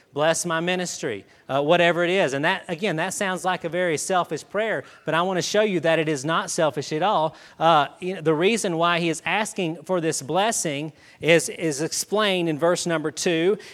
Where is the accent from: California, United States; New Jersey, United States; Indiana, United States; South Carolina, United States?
South Carolina, United States; But we grew up near Clemson University, so we had a great year.